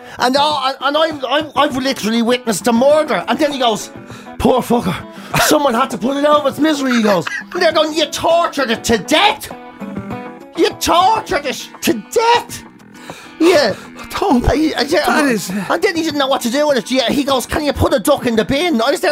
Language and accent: English; Dublin, Leinster, Ireland; But we're all from Dublin.